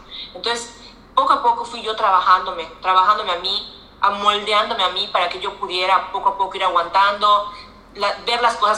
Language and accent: Spanish; Yucatán, Mexico; Le digo, yo soy yuca, o sea, soy yuca y orgullosamente yuca.